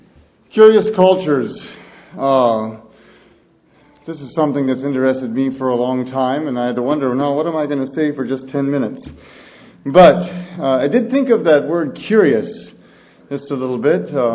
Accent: United States; moved away as an adult; I have had the privilege of being an American. I am an American. However, I've also had the privilege of living the majority of my adult life now outside the country.

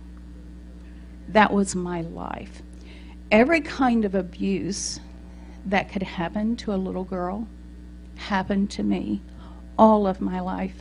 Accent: Texas, United States; born there; accent: Texan; I was born in Texas, in case y'all don't know that from my accent

